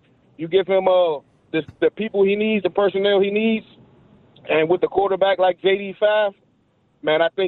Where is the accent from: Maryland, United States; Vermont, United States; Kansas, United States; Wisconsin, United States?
Maryland, United States; Marlboro; And I'm from Marlboro, Maryland. You know, home is where the heart is.